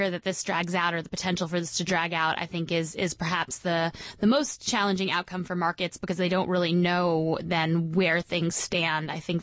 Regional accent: New York, United States; And actually, in my hometown in upstate New York, they actually canceled at the last minute.

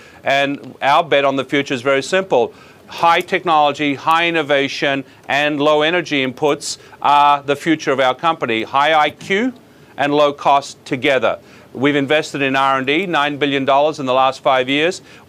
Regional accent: Australia; Now, my home country of Australia has got it wrong

